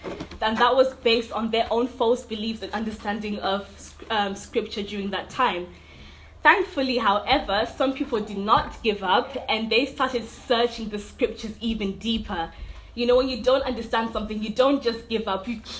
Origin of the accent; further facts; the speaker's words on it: Zimbabwe; I was born and raised in Zimbabwe, but for a period of time, my parents moved to England first. So I was living with like aunts and uncles and like family members.